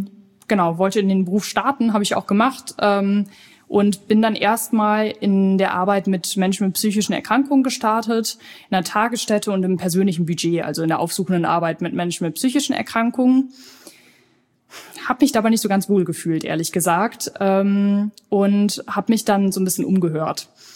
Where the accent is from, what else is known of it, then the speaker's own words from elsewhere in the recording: Osnabrück, Lower Saxony, Germany; born there; Doch, ich komme aus Osnabrück, aus Niedersachsen, ja, gebürtig, okay.